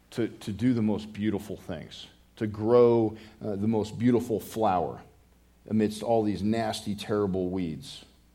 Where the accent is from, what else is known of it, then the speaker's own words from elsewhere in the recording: Boulder, Colorado, United States; born there; I am not a city guy. Even though I was born in Boulder, we moved out here to be away from people.